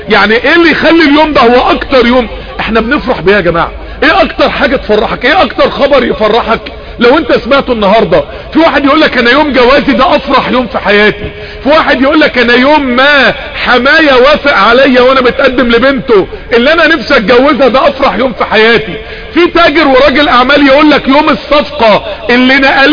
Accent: Mansoura, Dakahlia, Egypt; عندنا في المنصورة في ناس ساكنة على المشاية

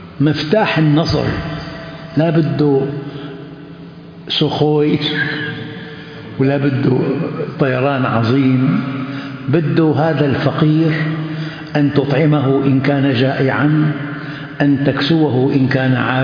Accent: Damascus, Syria; now in Jordan; أنا أذكركم بهذا، أنا من الشام

